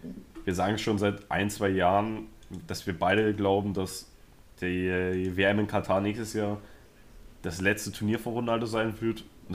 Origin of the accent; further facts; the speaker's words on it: Catalonia, Spain; Ich bin auch in der Nähe von Barcelona aufgewachsen und habe dort einen großen Teil meiner Kindheit verbracht.